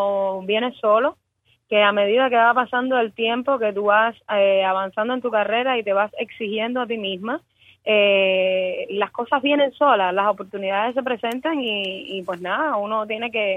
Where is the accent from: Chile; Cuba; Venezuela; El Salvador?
Cuba; somos cubanos, Yemayá me acompañe